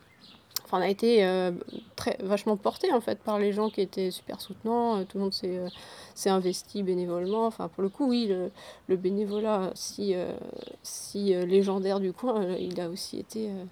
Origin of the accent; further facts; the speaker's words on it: Meillac, Brittany, France; also born or lived in Combourg; J'ai 34 ans et je suis née à Meillac, il y a donc 34 ans. Et donc, j'étais à l'école de Meillac, j'étais au collège à Combourg, au lycée à Combourg, après j'ai fait mes études à Rennes. Je suis partie un petit peu en Espagne, je suis revenue à Rennes et là je suis revenue à Meillac depuis 4 ans.